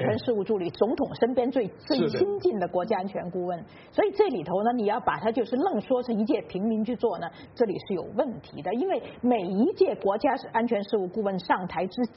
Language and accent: Chinese; China; 就是我们都中国人最熟悉，